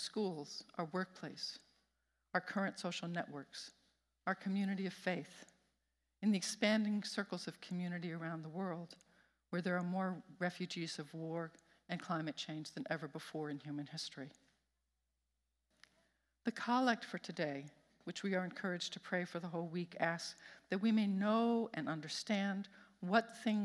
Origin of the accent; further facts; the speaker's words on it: New York City, New York, United States; Now, I grew up in Brooklyn, where cement ruled, trees were stunted, and grass was a fantasy.